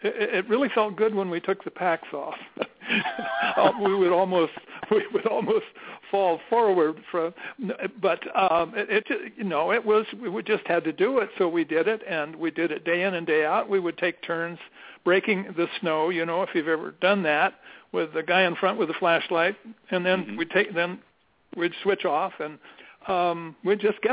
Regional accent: Grants Pass, Oregon, United States; also born or lived in San Francisco; Prior to that, we're living in San Francisco up on Hyde Street, and Dad decides it's time to get out of San Francisco. It was during the war, and we moved to Grants Pass, where his parents were living.

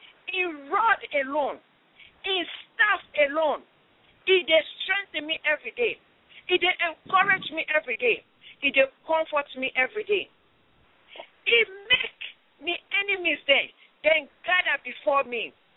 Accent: Sierra Leone; now in United States; and I'm from Sierra Leone. I'm going to read to your ears Psalm 23 in my own dialect.

